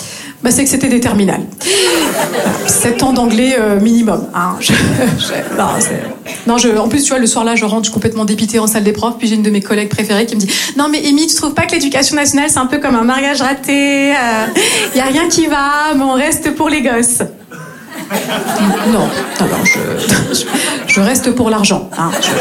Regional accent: Grand Est, France; moved away as an adult; now in Marseille, France; Je viens du nord-est de la France et je me suis installée ici à Marseille il y a tout juste 3 ans et demi.

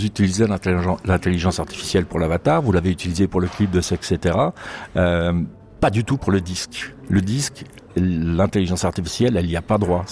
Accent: Switzerland; comme je viens de Suisse

